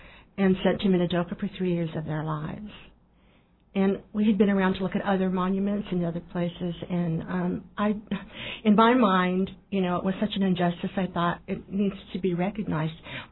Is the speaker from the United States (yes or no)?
yes; Juneau, Alaska, United States; I have a really good friend, Mary Chinaka, and we grew up together here in Juneau